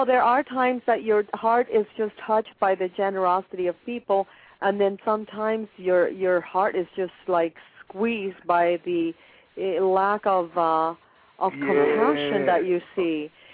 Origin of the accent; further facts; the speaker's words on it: Union City, New Jersey, United States; I can't believe you were in the Bronx, and I was in Union City, New Jersey, growing up, probably around the same time.